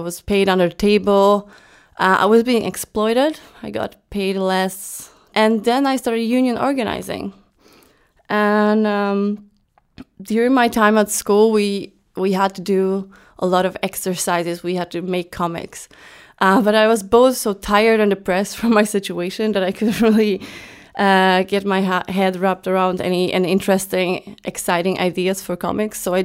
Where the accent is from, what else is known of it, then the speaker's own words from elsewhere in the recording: Warsaw, Masovian Voivodeship, Poland; now in Malmö, Sweden; I live in Malmö, Sweden, but I come from Poland. I was born in Warsaw.